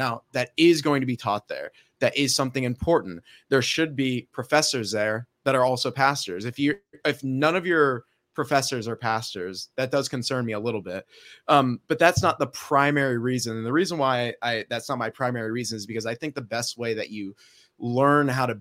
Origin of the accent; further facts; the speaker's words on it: Tampa, Florida, United States; now in Orlando, United States; I'm at Reformed Theological Seminary, Orlando, and I'm from Tampa, Florida.